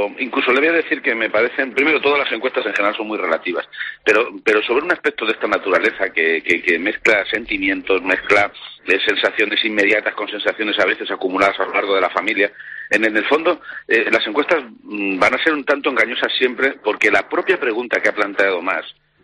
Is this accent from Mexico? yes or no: no; Spain; personalmente y como español